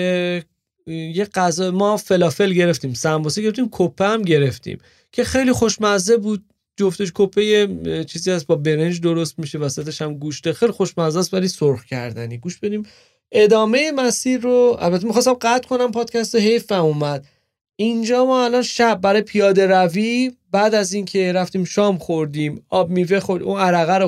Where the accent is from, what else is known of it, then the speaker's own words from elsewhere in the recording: Karaj, Alborz, Iran; اما از کرج اومدیم